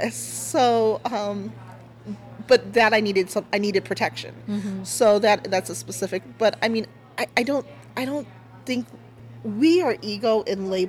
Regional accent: Cleveland, Ohio, United States; I grew up in Cleveland and used to ride the bus sometimes

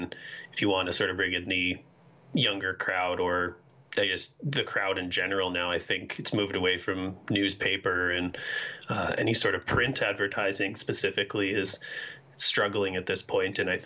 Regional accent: Saskatchewan, Canada; like I'm from Saskatchewan.

